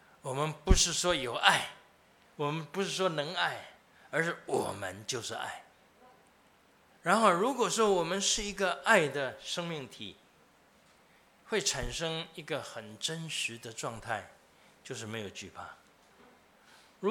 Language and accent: Chinese; Taiwan; 我们台湾人太好了